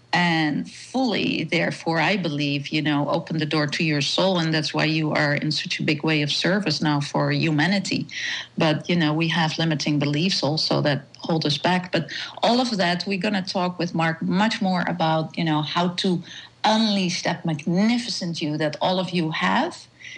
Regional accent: Netherlands; English is a second language; now in United States; I'm from Holland, as you can hear that, but I live in the States now.

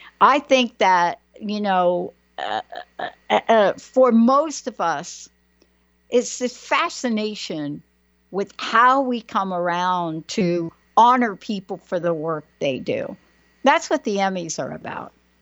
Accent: Bronx, New York, United States; Well, I am from the Bronx.

